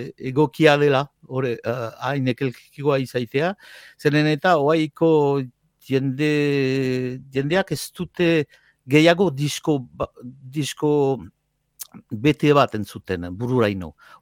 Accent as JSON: {"language": "Basque", "town": "Ciboure", "region": "Nouvelle-Aquitaine", "country": "France", "tie": "born or raised there", "lives_now": "Itxassou, France", "said": "Ziburutaga bai naiz, eta ni handitu naiz sortzez ziburutaga, itxasuan bizi naiz, eta itxasuaga senditzen naiz"}